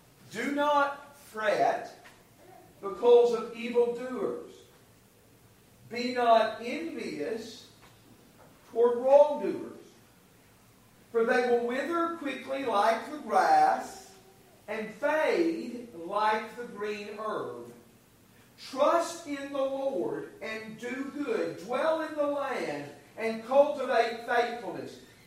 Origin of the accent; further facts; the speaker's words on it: Dickson, Tennessee, United States; I can remember when I was growing up in Dixon, Tennessee